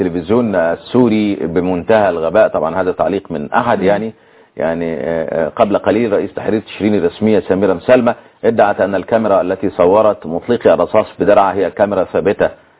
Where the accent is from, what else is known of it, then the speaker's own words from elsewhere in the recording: Egypt; يعني كما يقال عندنا في مصر،